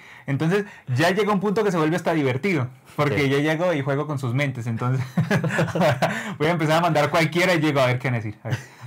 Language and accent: Spanish; Colombia; porque no nos podemos ilusionar demasiado, somos colombianos